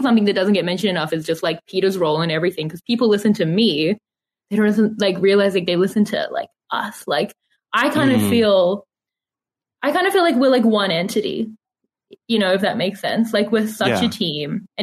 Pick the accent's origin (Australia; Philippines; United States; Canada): Australia; Sydney, New South Wales; also born or lived in Johannesburg, South Africa / Cape Town, South Africa / Melbourne, Australia; No, I was born in Johannesburg. Yeah. We moved to Cape Town for just under a year. Then we moved to Melbourne for about 7 months. Then we moved to Sydney.